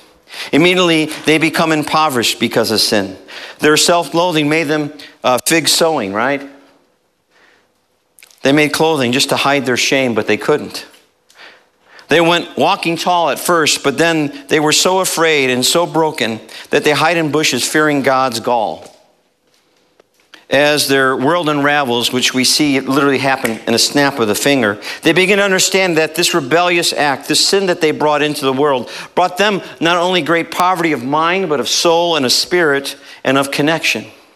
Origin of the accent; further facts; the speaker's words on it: United States; I should have known this. I'm an American, right?